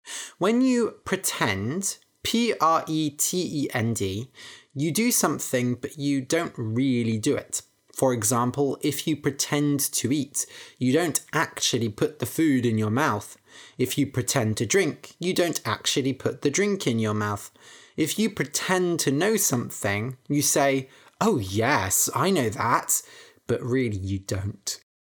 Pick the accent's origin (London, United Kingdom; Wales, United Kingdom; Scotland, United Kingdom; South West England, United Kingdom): South West England, United Kingdom; Bath; Seagulls are everywhere in my hometown, Bath, because they eat food that tourists drop or feed to them.